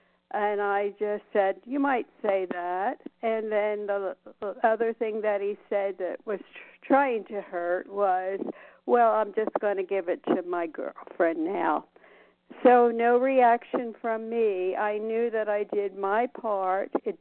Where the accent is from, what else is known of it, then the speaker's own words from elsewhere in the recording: Las Vegas, Nevada, United States; from Las Vegas.